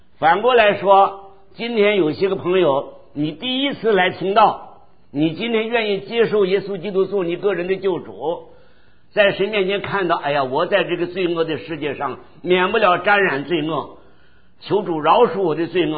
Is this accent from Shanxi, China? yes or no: no; Shandong, China; 我是山东的信徒